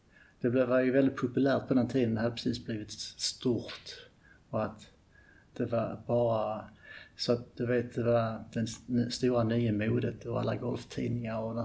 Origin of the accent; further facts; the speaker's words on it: Landskrona, Skåne, Sweden; Eftersom jag är skåning och vi har vinden, uppväxt i Landskrona, banan ligger vid kusten